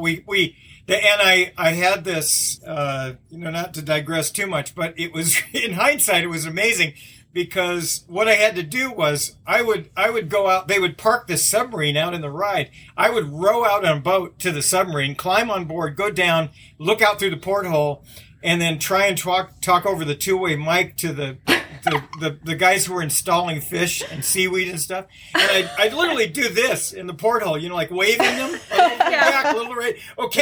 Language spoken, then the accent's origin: English; La Habra, California, United States; I grew up in La Habra, California, and went for a summer job.